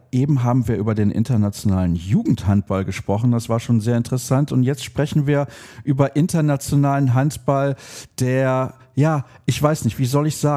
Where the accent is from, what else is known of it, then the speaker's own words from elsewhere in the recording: Solingen, North Rhine-Westphalia, Germany; SG Solingen geholt, also dem Ort, wo ich aufgewachsen bin.